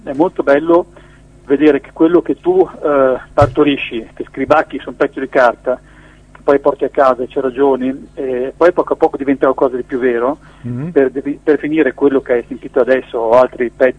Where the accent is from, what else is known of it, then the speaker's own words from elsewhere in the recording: Genoa, Liguria, Italy; Io sono genovese